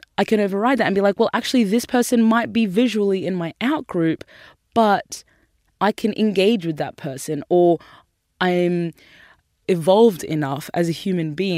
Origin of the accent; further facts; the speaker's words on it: Sudan; born there; since I was born in Sudan